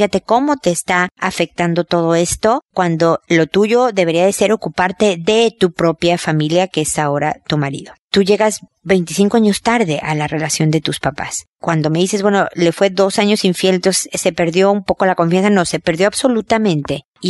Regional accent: Mexico; now in Chile; estoy en Chile, que es donde estoy viviendo por el momento, a pesar de que soy mexicana.

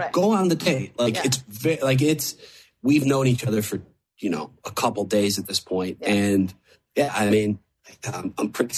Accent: Toronto, Ontario, Canada; I could say this because I'm from Toronto.

